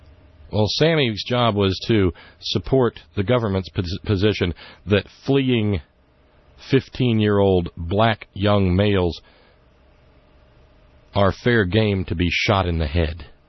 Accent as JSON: {"language": "English", "region": "Deep South", "country": "United States", "tie": "born or raised there", "said": "Look, I'm a realist. I grew up in the Deep South, damn it."}